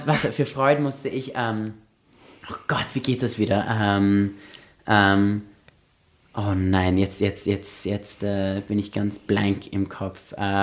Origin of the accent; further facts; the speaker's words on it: Austria; ich bin auch in Österreich aufgewachsen